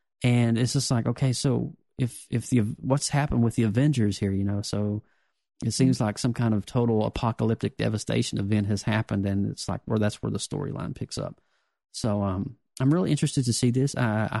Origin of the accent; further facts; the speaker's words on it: Kentucky, United States; I'm a redneck from Kentucky.